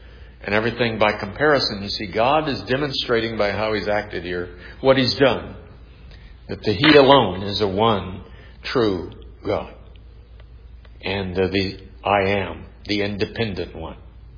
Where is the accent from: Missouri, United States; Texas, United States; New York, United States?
Texas, United States; San Antonio; Remember, I grew up in San Antonio, Texas, you know, where Roman Catholicism was more of the breed.